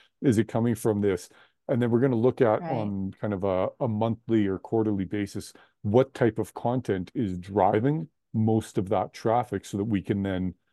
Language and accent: English; Canada; I'm going to probably sound really ignorant here being a Canadian and not from Iowa